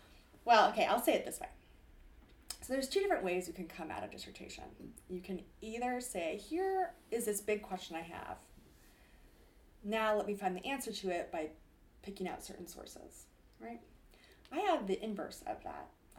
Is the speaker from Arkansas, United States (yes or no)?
no; Iowa City, Iowa, United States; So I grew up in Iowa City, Iowa, and I went to undergrad at St. Olaf College, which is in Northfield, Minnesota.